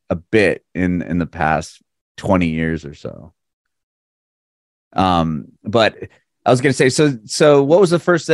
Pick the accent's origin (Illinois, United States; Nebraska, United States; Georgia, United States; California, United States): California, United States; Poway; I grew up in the Poway, Penasquitos area, but I spent a lot of my time and I lived in like South Park, North Park area, fairly close to like Pacific Beach.